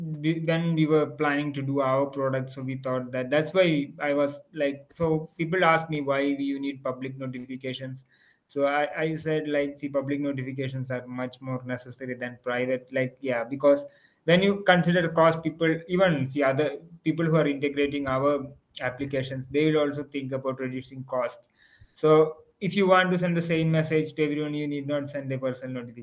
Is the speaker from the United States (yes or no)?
no; Kerala, India; I'm from Kerala, where like a lot of, I think, institutions are coming up